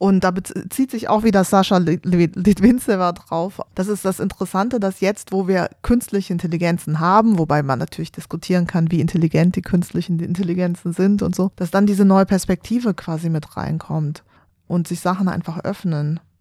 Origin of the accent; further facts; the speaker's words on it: Berlin, Germany; so als Berliner, sind halt in der Stadt